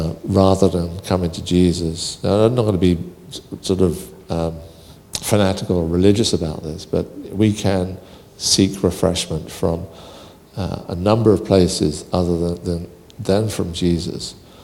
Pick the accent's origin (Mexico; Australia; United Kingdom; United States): United Kingdom; Very occasionally coffee, but I'm British, so it's mostly tea.